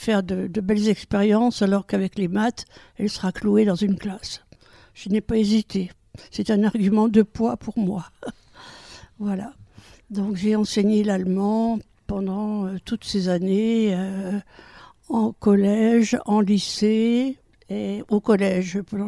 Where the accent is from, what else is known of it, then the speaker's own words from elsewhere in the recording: Bourgogne-Franche-Comté, France; Je suis née dans le Jura, j'ai vécu dans le Jura, j'ai fait mes études à Besançon.